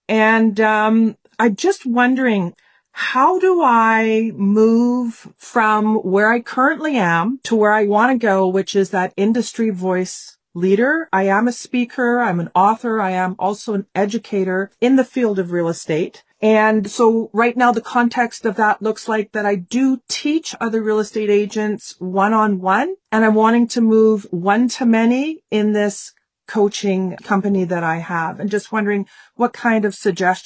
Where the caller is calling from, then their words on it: Winnipeg, Manitoba, Canada; I'm calling from Winnipeg, Manitoba.